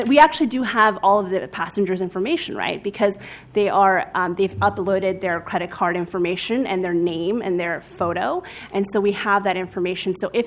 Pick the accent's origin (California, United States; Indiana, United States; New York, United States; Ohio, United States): California, United States; San Francisco; I'm from San Francisco, but I've spent a lot of time here in Portland in the last several months.